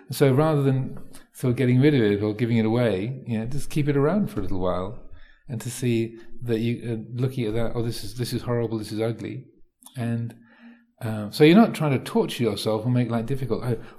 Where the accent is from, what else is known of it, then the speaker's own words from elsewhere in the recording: Thailand; So growing up in Thailand, you know, things being spicy, having chili in Thailand